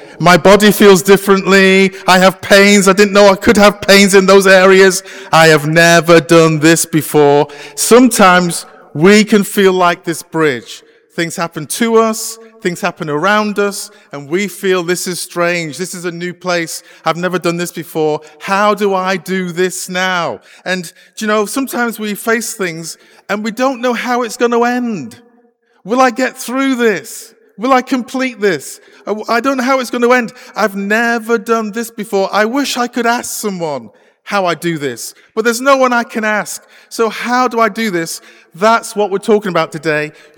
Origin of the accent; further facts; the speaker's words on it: England, United Kingdom; moved away as an adult; now in Canada; As you can tell from my accent, I can't speak Canadian, okay? So hopefully you're okay with my accent. I'm actually from the UK. I was a Baptist pastor in England for a number of years